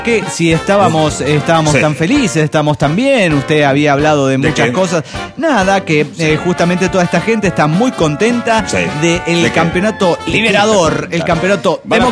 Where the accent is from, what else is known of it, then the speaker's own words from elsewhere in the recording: Cipolletti, Río Negro, Argentina; de Cipolletti, Argentina. Ahí la tierra de las manzanas en Río Negro.